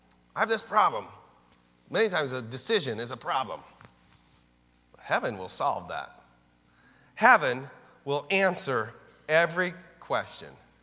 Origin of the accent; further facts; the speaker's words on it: United States; I have a tremendous privilege of being an American.